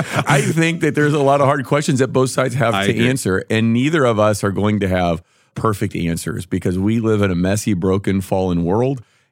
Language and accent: English; United States; And so I think I grew up in a very nationalistic age in which I took a lot of pride in being an American.